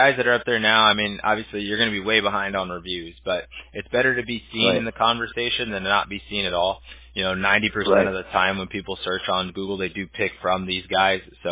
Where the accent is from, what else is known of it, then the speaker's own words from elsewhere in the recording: Huntington Beach, California, United States; I grew up in Huntington Beach, actually, originally, and then I moved to Newport Beach